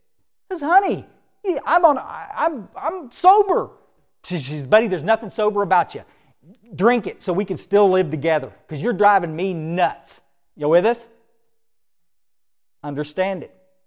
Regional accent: Texas, United States; I grew up here in the Hill Country, but I'd gone away in about 1973, I guess, to Houston and gotten an apprenticeship program

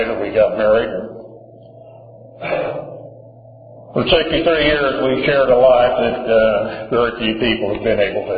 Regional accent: Oklahoma, United States; And what I was like was a kid growing up in Oklahoma and never fit in anything at all.

